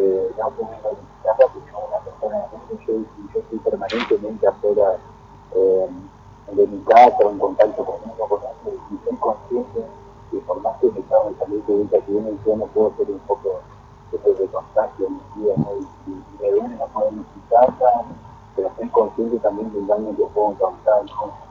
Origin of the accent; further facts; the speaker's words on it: Entre Ríos, Argentina; pero nosotros como argentinos, como parte de una región Salto Grande, la estamos ganando porque hay vecinos que realmente lo toman con mucha responsabilidad.